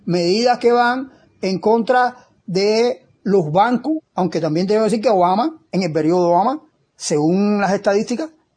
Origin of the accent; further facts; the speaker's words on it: Cuba; reconocemos que ahí está un reto que tenemos como cubanos